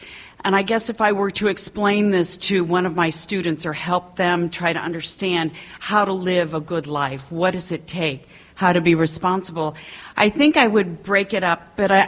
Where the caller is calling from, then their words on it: Palo Alto, California, United States; I'm from Palo Alto, California.